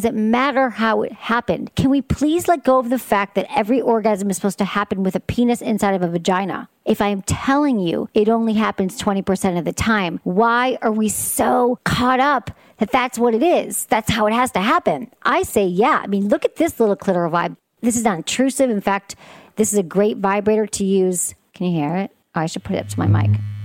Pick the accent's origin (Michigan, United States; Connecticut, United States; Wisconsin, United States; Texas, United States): Michigan, United States; I grew up in Michigan, and there was this one off the highway.